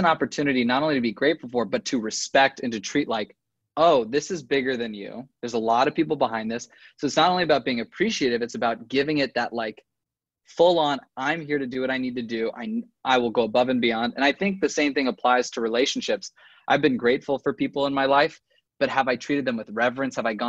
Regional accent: Los Angeles, California, United States; Yeah, I'm from LA.

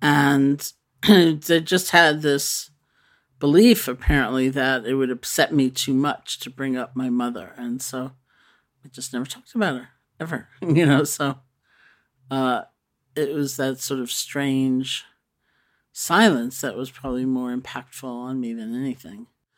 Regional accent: New York City, New York, United States; I grew up in New York City, and my parents got a divorce when I was 4.

